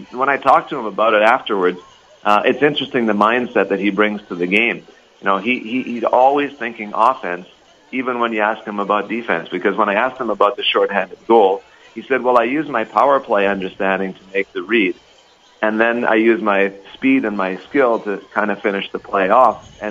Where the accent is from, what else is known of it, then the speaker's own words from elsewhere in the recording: Castlegar, British Columbia, Canada; We grew up in Castlegar, BC.